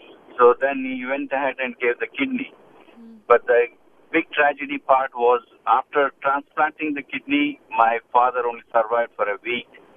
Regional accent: India; I'm from India, originally

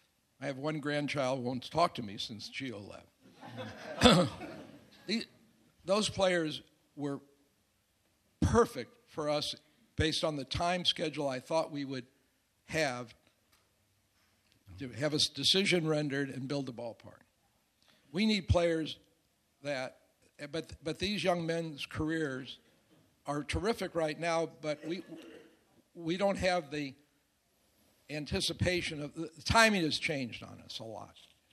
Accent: St. Louis, Missouri, United States; And obviously, I grew up in St. Louis where I knew Stan Musial was going to be there every year.

